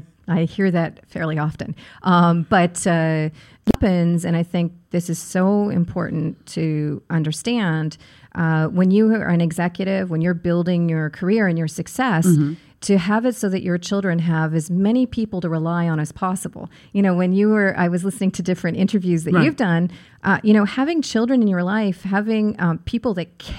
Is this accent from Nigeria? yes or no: no; Ontario, Canada; also born or lived in England; now in Pittsburgh, United States; I grew up outside of Toronto, Canada. I've lived in England.